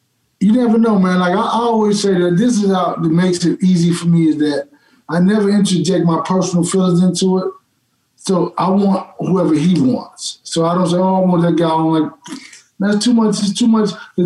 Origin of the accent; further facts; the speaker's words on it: Dallas, Texas, United States; You know, I grew up, I'm from Dallas